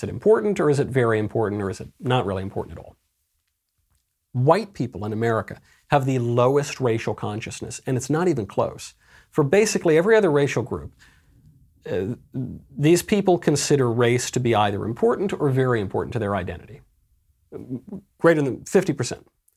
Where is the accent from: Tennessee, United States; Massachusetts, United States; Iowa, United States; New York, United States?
New York, United States; I'm Catholic. I'm American. I'm a conservative. I'm a New Yorker originally. I'm Italian-American.